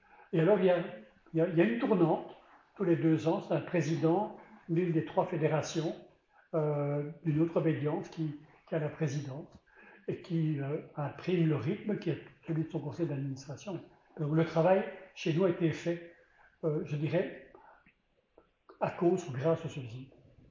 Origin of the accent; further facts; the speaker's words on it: Belgium; puisque je suis belge